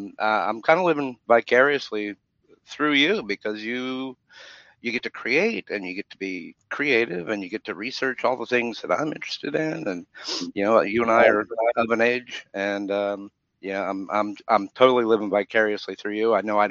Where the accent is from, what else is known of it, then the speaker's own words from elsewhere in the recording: Northeast, United States; I'm from the Northeast like you too. So a lot of Yiddish in my head.